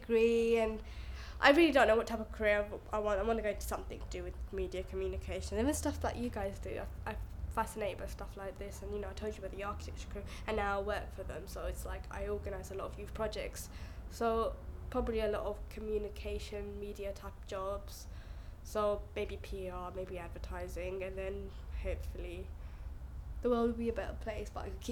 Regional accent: London, United Kingdom; Yeah, all my life. So I'm from East London. So that's kind of near the Olympics area and stuff. So I've lived in London all my life, love London, proud to be a Londoner.

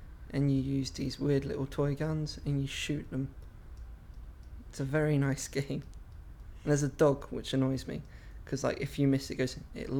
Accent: Taunton, South West England, United Kingdom; I'm 19 today and I'm from Taunton.

